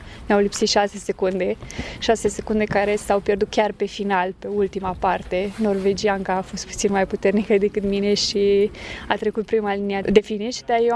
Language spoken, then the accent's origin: Romanian; Mângura, Romania; Locul meu natal este într-o zonă montană, mai exact la Mângura.